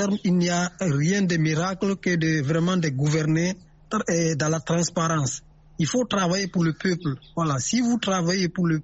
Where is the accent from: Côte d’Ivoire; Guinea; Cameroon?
Guinea; Même dans mon pays d'origine, la Guinée